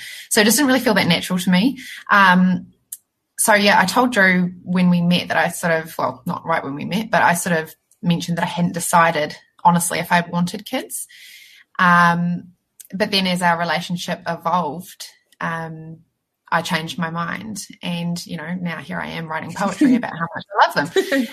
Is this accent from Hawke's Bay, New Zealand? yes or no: no; Christchurch, Canterbury, New Zealand; I'm from Christchurch.